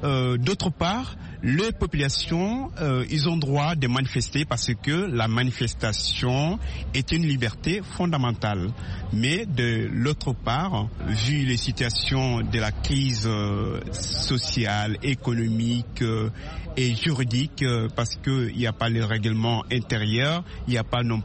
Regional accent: Senegal; je suis sénégalais

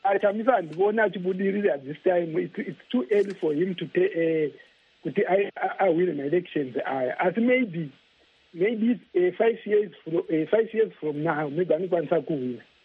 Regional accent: Botswana; Hey, I'm from Botswana.

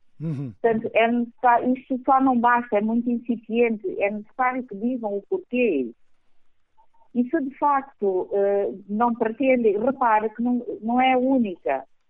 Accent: Benguela, Angola; also born or lived in Lobito; eu sou de Benguela, morei alguns anos no Lobito

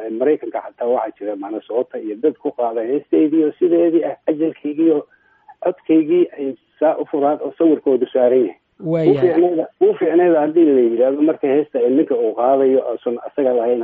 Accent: Mogadishu, Banaadir, Somalia; also born or lived in Beledweyne; xudunteyda igu duugan tahay magaalo madaxda gobolka Hiiraan aan ku soo barbaaray xamar iyo nawaaxigiisa sida Janaale iyo dhulalka nimcadale

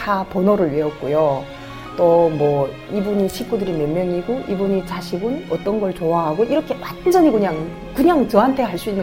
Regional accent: North Korea; now in South Korea; 저 북한에서 왔는데

